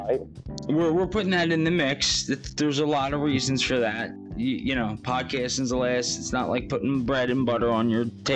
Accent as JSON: {"language": "English", "town": "Philadelphia", "region": "Pennsylvania", "country": "United States", "said": "I'm from Philly."}